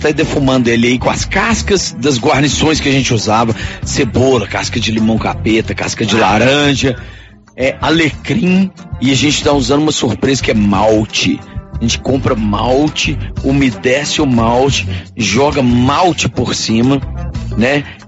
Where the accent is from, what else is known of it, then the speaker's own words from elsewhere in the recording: Minas Gerais, Brazil; minha família é toda do Espírito Santo, sabe? Sou mineiro, mas meu pai e minha mãe são do Espírito Santo, são capixaba.